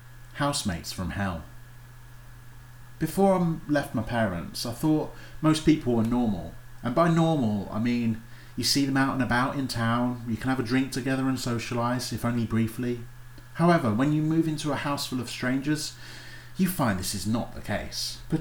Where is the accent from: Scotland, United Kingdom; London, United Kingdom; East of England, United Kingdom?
East of England, United Kingdom; Potters Bar; I never moved away for university, so this was my first break away from Potter's Bar, my hometown.